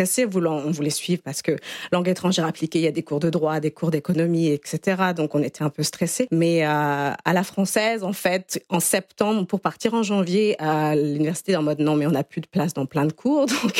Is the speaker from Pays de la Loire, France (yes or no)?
yes; Nantes, Pays de la Loire, France; mon papa qui est né au Congo et qui est venu faire ses études en France à 19 ans et qui n'est jamais retourné au Congo. Donc, moi, j'ai grandi à Nantes, qui est la frontière. Bon, c'est un peu polémique, mais moi, je me sens bretonne.